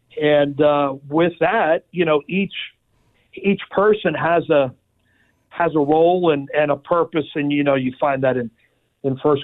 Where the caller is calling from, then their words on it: Orlando, Florida, United States; Today, I'm calling from Orlando, Florida.